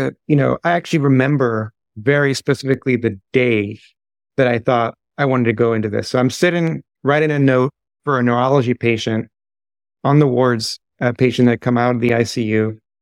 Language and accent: English; London, United Kingdom; also born or lived in Paris, France / Barcelona, Spain / Virginia, United States / Providence, United States; now in United States; I grew up in Europe. I was born in London, lived in Paris and Barcelona, and immigrated to the States.